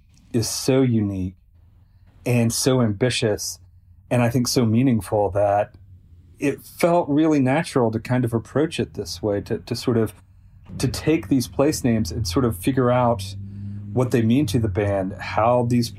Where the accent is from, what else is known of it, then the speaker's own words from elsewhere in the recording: Selmer, Tennessee, United States; this stretch of highway between Selmer, Tennessee, which is my hometown, and Adamsville, Tennessee.